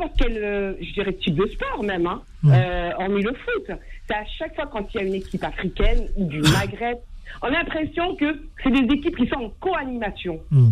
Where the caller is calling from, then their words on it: Saint-Denis, Île-de-France, France; Bonsoir, je suis de Saint-Denis